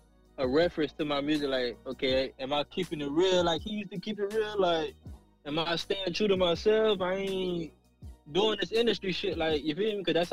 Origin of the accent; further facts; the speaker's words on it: the South, United States; I'm from the South, fam. I grew up on